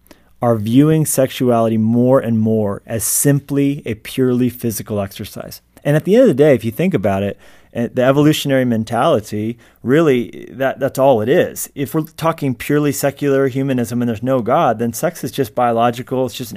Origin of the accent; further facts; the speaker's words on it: Colorado, United States; Listen, I grew up in Colorado, listened to Focus on the Family as a kid every day driving to school.